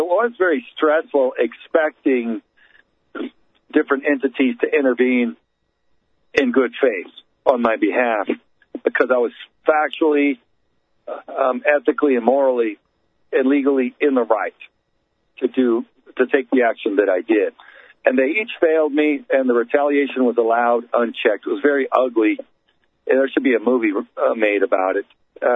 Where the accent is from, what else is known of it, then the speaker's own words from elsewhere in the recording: Texas, United States; So I grew up in Southern Texas, rough and tumble childhood, boxing, fighting with my big brother, riding dirt bikes, playing football.